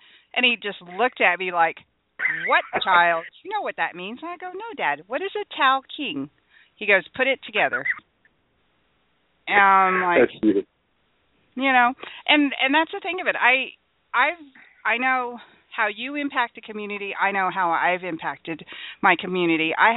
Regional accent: Hawaii, United States; I'm a girl. I'm a Taurus. I'm Hawaiian.

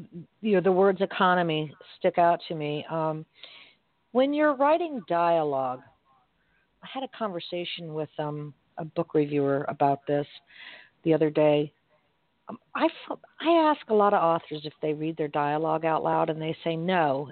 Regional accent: Miami, Florida, United States; I grew up in Miami. You know, it's not the crime capital, but it certainly is not completely safe all the time.

